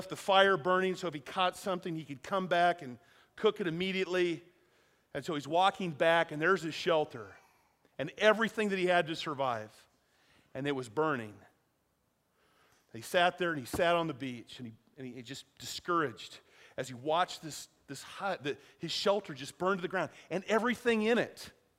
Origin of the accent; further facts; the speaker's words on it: Iowa, United States; I'm from Iowa. Come on. You know? I've seen the white caps on Lake Red Rock.